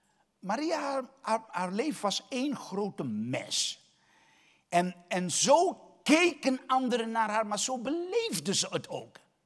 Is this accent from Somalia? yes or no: no; Suriname; born there; als ik in Suriname ben, dan heb ik de goede gewoonte om altijd even een momentje te zijn op de plek waar ik geboren ben.